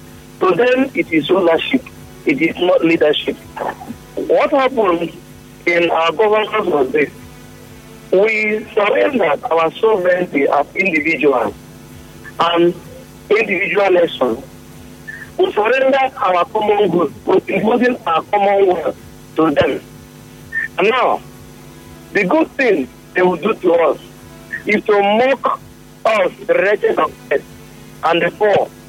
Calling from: Israel; I'm calling from Israel.

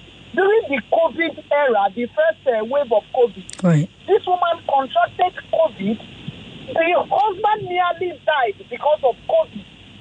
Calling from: Lekki, Lagos, Nigeria; I'm calling from Lekki.

